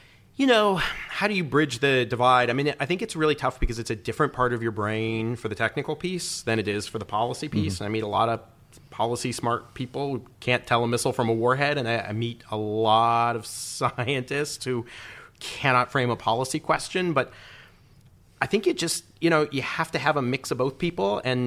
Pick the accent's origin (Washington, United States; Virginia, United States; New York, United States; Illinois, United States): Illinois, United States; Peoria; I grew up near Peoria, Illinois, and so we're near Caterpillar